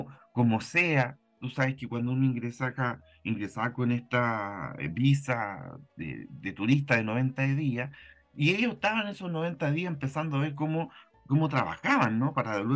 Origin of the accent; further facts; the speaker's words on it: Chile; qué significa para nosotros, como nacionales, como chilenos, el enfrentarnos a este otro.